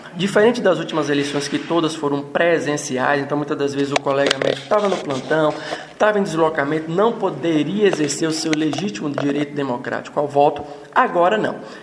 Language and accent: Portuguese; Campo Formoso, Bahia, Brazil; Sou natural aqui de Campo Formoso e isso, de certo modo, é uma representatividade de como a nossa chapa pretende atuar próximo ao interior do Estado.